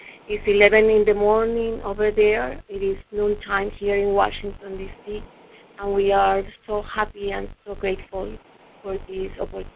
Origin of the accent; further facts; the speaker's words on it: Colombia; I am from Colombia